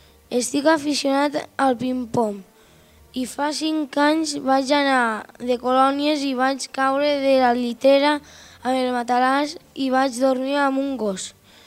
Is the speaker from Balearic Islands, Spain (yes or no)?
no; Barcelona, Catalonia, Spain; born there; Tinc 10 anys i faig els anys el 13 de desembre. Vaig néixer a Barcelona.